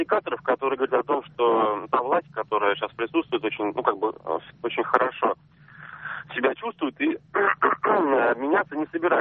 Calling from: Volgograd, Volgograd Oblast, Russia; Это город Волгоград.

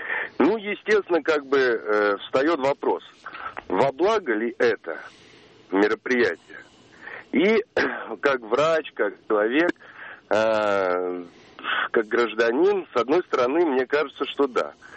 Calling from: Moscow, Russia; из Москвы

